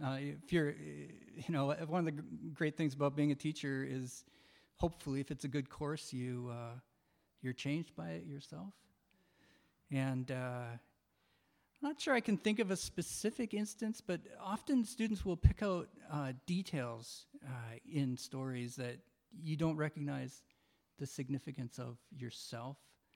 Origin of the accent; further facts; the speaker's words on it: Canada; as a Canadian